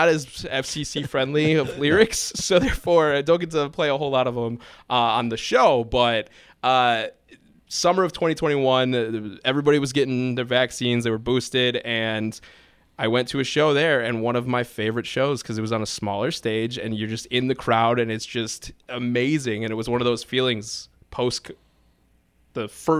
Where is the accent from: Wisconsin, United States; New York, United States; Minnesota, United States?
Wisconsin, United States; Milwaukee; I mean, I grew up in the Milwaukee area.